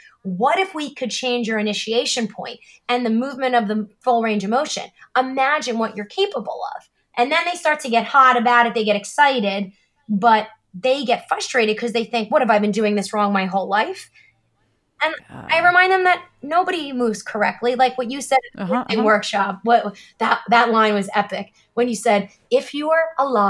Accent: New Jersey, United States; I sometimes get in trouble for my foul mouth, but I'm from New Jersey.

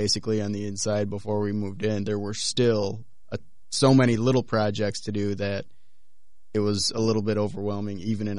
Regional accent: Illinois, United States; We're both from Northern Illinois originally, moved here roughly 2 years ago

